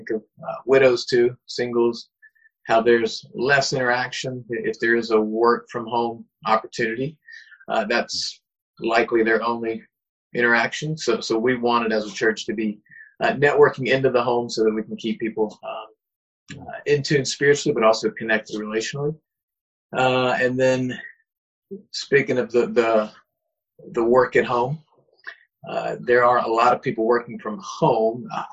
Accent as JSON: {"language": "English", "region": "South Carolina", "country": "United States", "also_born_or_lived": "Florida / Chicago", "lives_now": "Springfield, United States"}